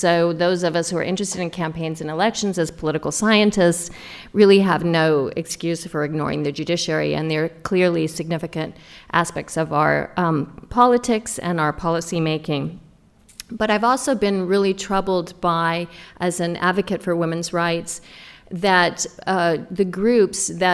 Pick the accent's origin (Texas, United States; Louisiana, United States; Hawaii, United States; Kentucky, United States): Louisiana, United States; now that I'm a Southerner from the great state of Louisiana, I hope that I'll speak slowly enough for our translators.